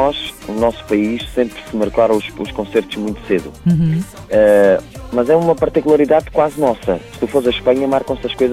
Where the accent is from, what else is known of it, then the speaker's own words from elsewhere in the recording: Alentejo, Portugal; now in Aveiro, Portugal; eu sou alentejano, apesar de viver em Aveiro